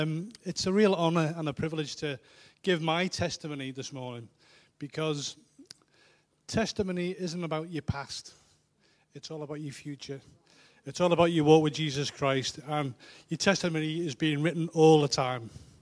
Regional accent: Liverpool, North West England, United Kingdom; I'm from Liverpool. I was born in 1960

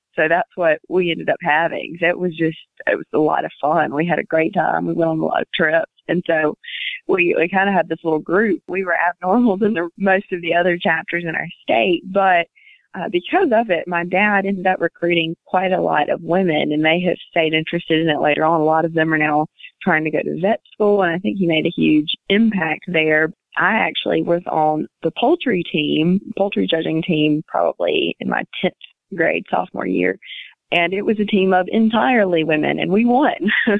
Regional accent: Mount Olive, Mississippi, United States; Well, I grew up in Mount Olive, Mississippi, which is an extremely small rural town. We grew up on a very small farm.

